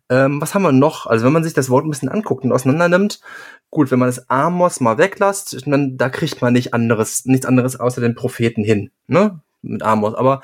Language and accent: German; North Rhine-Westphalia, Germany; Aber wir kommen ja beide aus dem Ruhrpott.